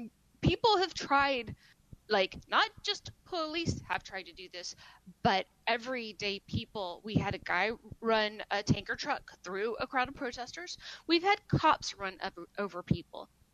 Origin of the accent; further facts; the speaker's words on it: Alabama, United States; it's been very much being caught in between two worlds because I'm from Alabama. I have a lot of family still there.